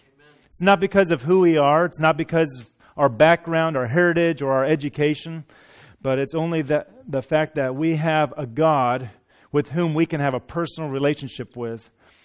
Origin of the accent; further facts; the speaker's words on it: Arcadia, Florida, United States; Florida is where my wife and I both grew up. My wife grew up in Okeechobee and the Big Lake, and I grew up in Arcadia